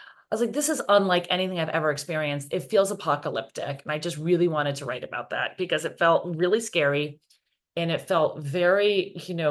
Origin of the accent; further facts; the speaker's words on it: New York City, New York, United States; And I'm from New York City. I take the subway all the time.